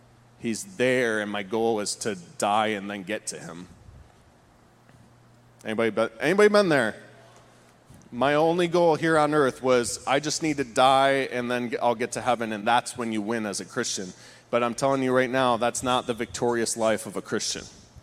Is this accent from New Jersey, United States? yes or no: no; Port Huron, Michigan, United States; I was born here in Port Huron. I was born at Port Huron Hospital. And I was born brought up in an atmosphere of the glory of the Lord.